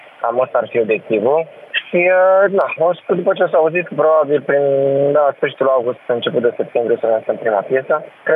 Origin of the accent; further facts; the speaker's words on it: Romania; suntem români și plecăm de aici